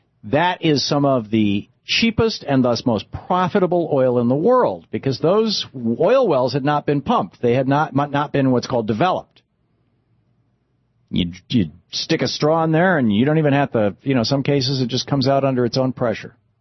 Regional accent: Michigan, United States; All over the Midwest, for example, where I grew up in Michigan, there are capped oil wells.

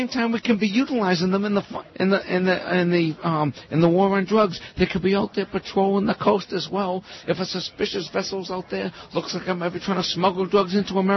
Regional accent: Massachusetts, United States; I am from Massachusetts, and I'm proud. I'm from the land of the pilgrims, okay? I'm from the land of the revolution.

